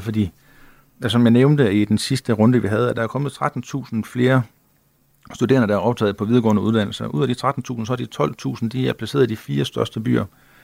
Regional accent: Ringkøbing-Skjern, Central Denmark Region, Denmark; jeg er jo selv født og opvokset i Ringkøbing Skjern

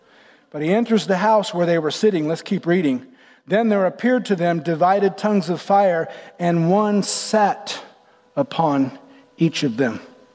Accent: the South, United States; Now, we're people from the South. We don't live in Tornado Alley, but we live close enough where the sirens go off sometimes

